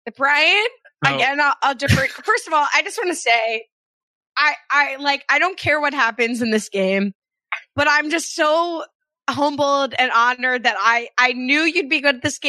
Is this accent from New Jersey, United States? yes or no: yes; New Jersey, United States; I'm from Jersey.